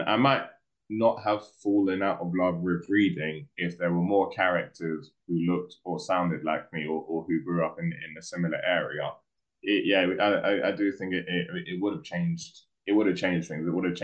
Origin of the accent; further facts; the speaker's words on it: Peckham, London, United Kingdom; I grew up in Peckham at a time before Sour Bread and Smashed Abbo, where there was like, you know, there was a bit of a stigma, you know, to growing up, especially I grew up in the North Peckham estate